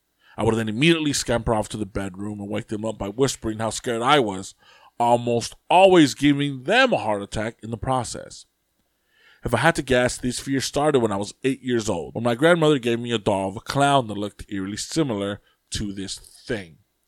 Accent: India; considering that I was raised in India, therapy wasn't even an option.

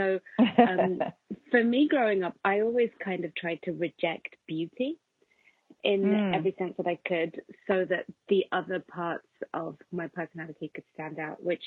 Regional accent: England, United Kingdom; also born or lived in Colombia; I grew up in England, but I was born in Colombia originally

